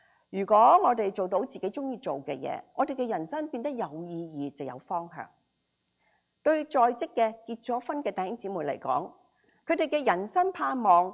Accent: Hong Kong; now in Canada; 而我们的故乡香港也都不时被那些颜色的革命所笼罩住，引致到政局非常紧张，更加爆发了新一轮的移民潮。至于本土加拿大，就陷入一个很大的社会黑暗里面。

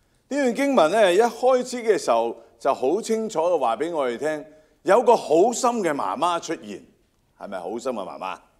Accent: China; 我们中国人好像有个这样的讲法

